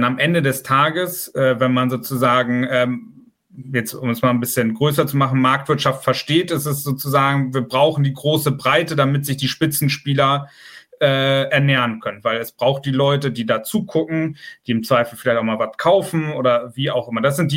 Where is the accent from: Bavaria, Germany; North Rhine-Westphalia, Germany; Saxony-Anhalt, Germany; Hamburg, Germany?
Hamburg, Germany; Ich gebe jetzt mal meine alte Heimat ein, in Hamburg, 21077. Das ist Hamburg-Harburg, wie wir auch mal gesagt haben, das Ghetto.